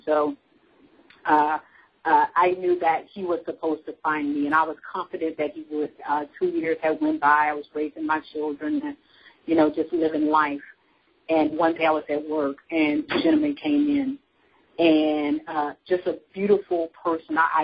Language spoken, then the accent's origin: English; Union City, Tennessee, United States; born there; moved away; I was born in Union City, Tennessee, and got married very young and moved to the Washington, D.C. area.